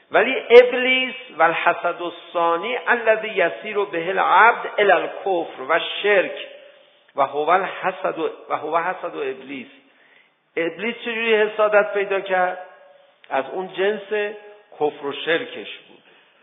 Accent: Tehran, Tehran Province, Iran; ما بچگیمون یادمونه دیگه، تو تهران سرچشمه بودیم، بعد محله های دیگه تهران بودیم

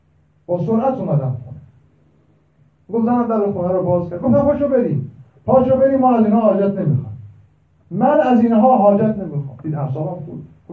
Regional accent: Iran; فهمید که من ایرانیم

